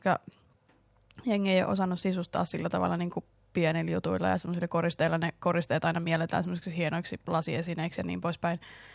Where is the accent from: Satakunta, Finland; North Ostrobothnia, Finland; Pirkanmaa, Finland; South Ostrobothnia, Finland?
North Ostrobothnia, Finland; Oulu; Oulussa, mistä mä oon kotoisin